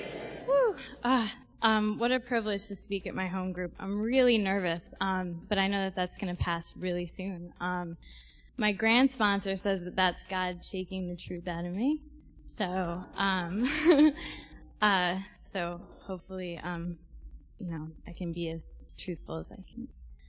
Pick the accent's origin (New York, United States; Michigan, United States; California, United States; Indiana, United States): New York, United States; Brooklyn; I grew up in Park Slope, Brooklyn.